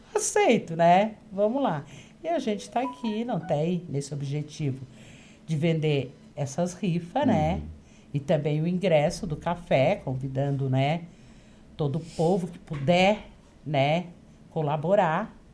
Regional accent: Tubarão, Santa Catarina, Brazil; que eu sou natural de Tubarão, né?

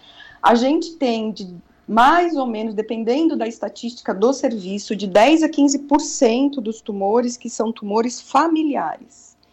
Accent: Minas Gerais, Brazil; now in Florianópolis, Brazil; Não, eu sou natural de Minas Gerais.

